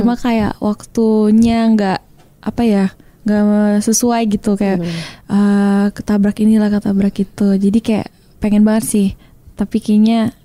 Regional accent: Bali, Indonesia; Iya, di kampung halaman aku.

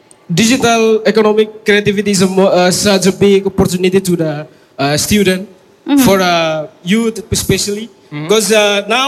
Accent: Timor-Leste; English is a second language; I'm from Timor-Leste.

